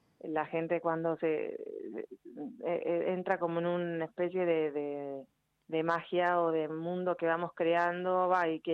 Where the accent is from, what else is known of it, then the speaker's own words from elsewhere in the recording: Argentina; es un orgullo para mí como argentina poder transmitirlo